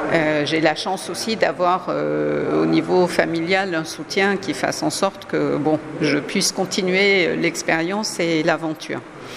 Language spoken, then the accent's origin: French; Burkina Faso; born there; also born or lived in Niger; Je suis née au Burkina Faso, j'ai vécu au Niger très longtemps.